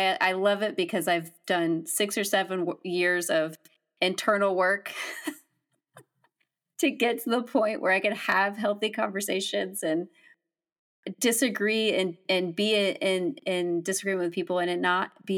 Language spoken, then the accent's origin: English; Deep South, United States; Well, see, I grew up in the Deep South, so like hunting is just.